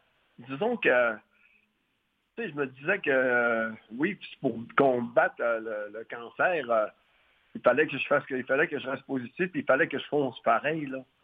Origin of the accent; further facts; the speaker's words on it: Mashteuiatsh, Quebec, Canada; moved away; D'où ce que je viens de Mashtoyat. Puis, disons, ça fait assez longtemps. Je suis parti de là, ça fait longtemps, mais je viens de là. Mes racines sont toutes là encore.